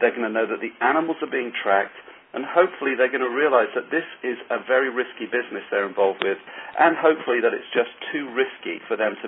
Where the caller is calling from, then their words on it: Mountain View, California, United States; I'm calling you from Mountain View, California, the home of Google.